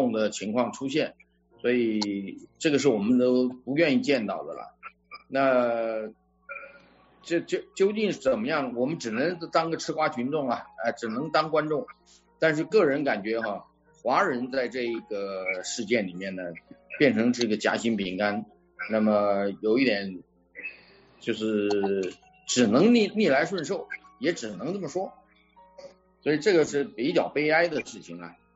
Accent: China; now in United States; 这种现象对我们来自于中国的人，我们是感觉有点不可思议了。

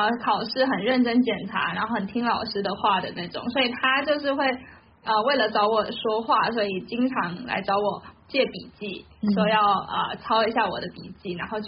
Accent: Taiwan; now in Seattle, United States; 我来自台湾，我是2022年来西雅图的，然后现在研究所毕业，在西雅图 Bellevue 地区工作。

